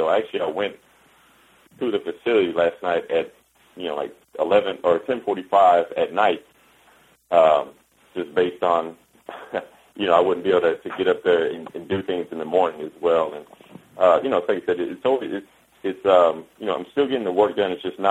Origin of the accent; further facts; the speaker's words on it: San Antonio, Texas, United States; I grew up in San Antonio, Texas, and you know, obviously the closest teams then were the Cowboys and the Oilers